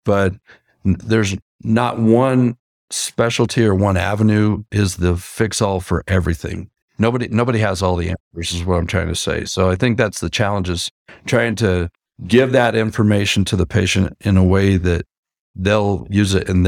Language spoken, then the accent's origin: English; Arizona, United States; You know, I grew up in Arizona, so I'm literally out working, chopping weeds in cotton fields at 114 degrees.